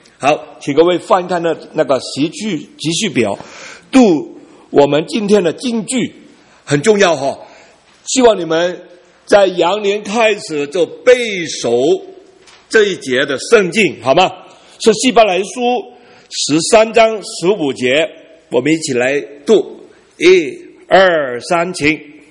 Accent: Vietnam; now in Canada; 因为我在越南长大的时候啊，我天天只有，我上学的时候，只有闻到那个苹果的香味

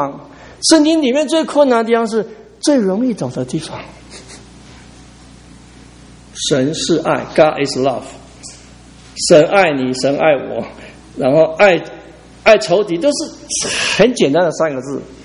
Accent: Taiwan; 哎，我们以前在台湾长大就是这样子，就说要杀猪跑马。

